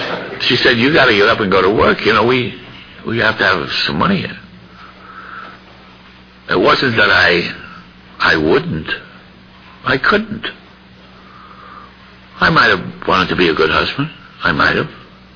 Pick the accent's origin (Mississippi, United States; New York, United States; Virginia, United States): New York, United States; New York City; I mentioned this last time. I'm from New York City. We're cynical there.